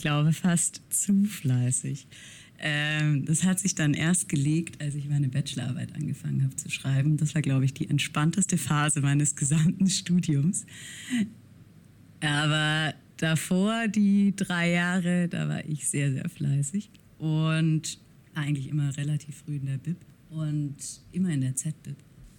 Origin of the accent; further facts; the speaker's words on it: Ditzingen, Baden-Württemberg, Germany; Ich komme ursprünglich aus Ditzingen. Das ist ein bisschen außerhalb von Stuttgart. Und genau, da bin ich aufgewachsen. Bin aber halbe Österreicherin.